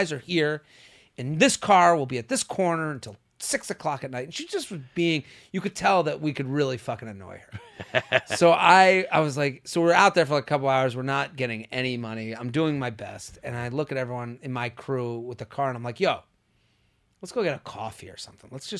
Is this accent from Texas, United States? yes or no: no; Boston, Massachusetts, United States; Because I'm from Boston. Like, we didn't do that back home.